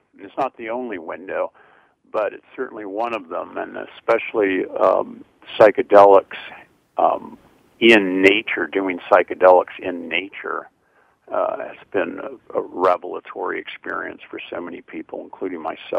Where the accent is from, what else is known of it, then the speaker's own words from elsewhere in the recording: California, United States; Well, yes, we both share the, I think, unique experience of growing up in California.